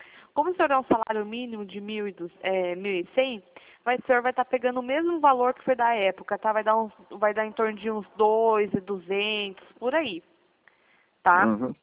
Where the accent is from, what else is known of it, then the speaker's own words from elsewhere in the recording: Piracicaba, São Paulo, Brazil; Não, eu sou aqui de Piracicaba, interior de São Paulo.